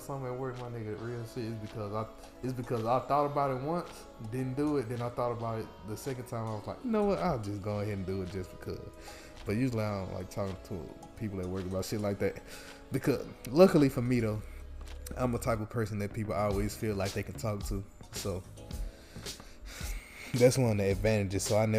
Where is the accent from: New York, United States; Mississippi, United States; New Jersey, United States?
Mississippi, United States; I just tell them I'm from Mississippi.